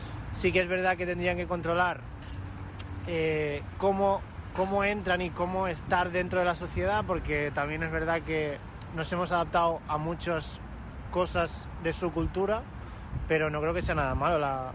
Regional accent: Catalonia, Spain; now in Madrid, Spain; No soy de aquí de Madrid, soy de un pueblo de Girona, donde hay bastante inmigración

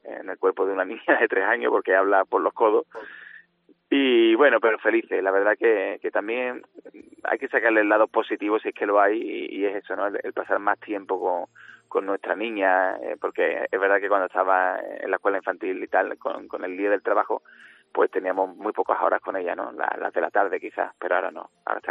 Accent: Andalusia, Spain; los que somos andaluces tenemos que tener ese compromiso también de no achantarnos

